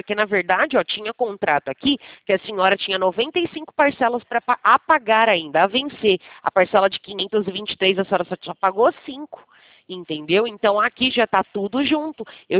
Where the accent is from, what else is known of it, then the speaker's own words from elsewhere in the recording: São Paulo, Brazil; eu sou de São Paulo, né?